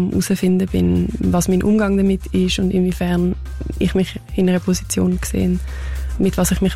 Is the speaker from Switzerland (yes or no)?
yes; Switzerland; weil ich einfach wollte als Schweizerin gelesen werden.